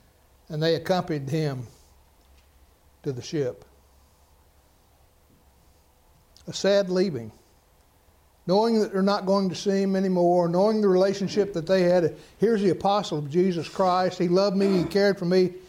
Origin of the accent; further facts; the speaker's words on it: Kentucky, United States; Now, I grew up in Kentucky, and when I read that first time, I thought that "you all" was talking about the elders.